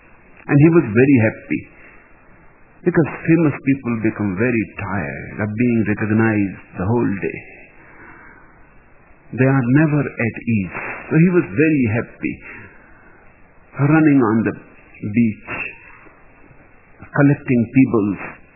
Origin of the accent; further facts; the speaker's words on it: India; born there; By accident, I am born in India, but I am not an Indian.